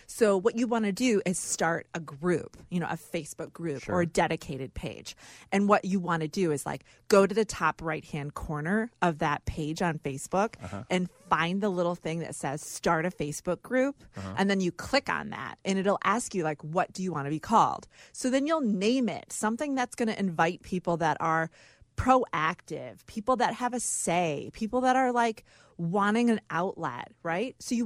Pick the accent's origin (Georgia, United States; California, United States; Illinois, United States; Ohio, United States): Illinois, United States; Winnetka; I feel like growing up in Winnetka, I was exposed to a lot.